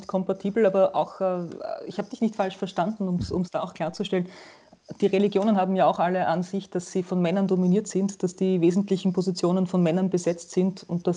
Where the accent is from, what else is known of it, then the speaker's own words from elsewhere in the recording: Gramatneusiedl, Lower Austria, Austria; Ich bin am Land in Österreich aufgewachsen, in einer 2500 Menschen umfassenden Gemeinde mit dem schönen Namen Gramat-Neusiedl